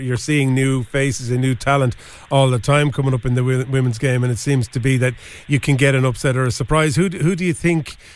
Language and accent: English; Bray, Leinster, Ireland; now in Greystones, Ireland; because I'm from Bray originally, living in Greystones now